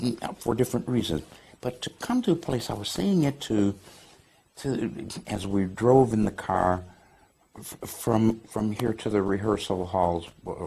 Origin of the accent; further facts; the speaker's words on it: Milwaukee, Wisconsin, United States; I grew up in Milwaukee. I used to ice skate. I used to ice skate, and it's cold like this in Milwaukee, and we ran cross country in this weather in high school.